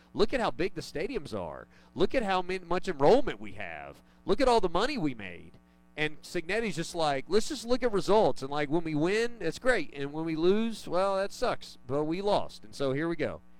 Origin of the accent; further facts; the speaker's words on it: the South, United States; I'm from the South. I'm the guy that he's mad at, okay? Not me particularly, but, you know, people like me, people that sound like me.